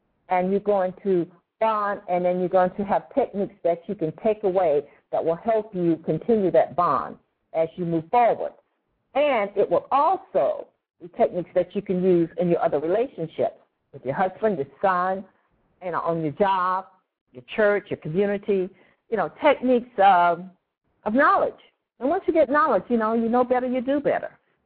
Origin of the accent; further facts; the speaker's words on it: South Carolina, United States; what we did around Memorial Day and what it meant to me growing up in South Carolina.